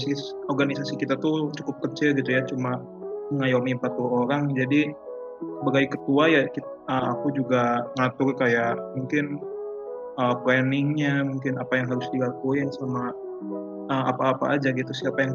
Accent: Kuningan, West Java, Indonesia; Terus, aku asal dari Kuningan gitu.

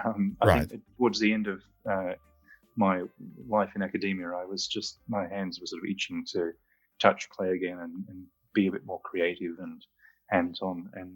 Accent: Cowra, New South Wales, Australia; I'm from Cowra.

